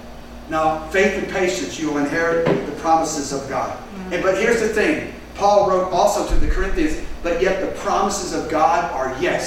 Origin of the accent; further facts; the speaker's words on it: United States; I'm an American. I want it now, right?